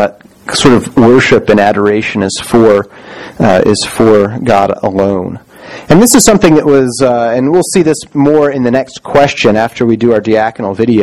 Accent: the South, United States; I grew up in the South, and so Catholicism, like, there was a church there, but I don't think it was as prevalent as it might be here.

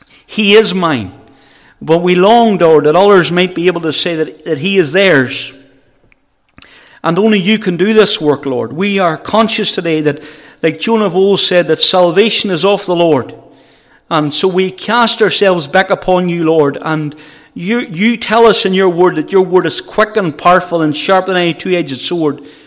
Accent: Moneymore, Northern Ireland, United Kingdom; I grew up in Moneymoor in a wee village. And we went to Sunday church at 11:30 on Sunday morning. We went to Sunday school at 2:30 in a little congregational church. And then we went to the gospel hall at 3:30.

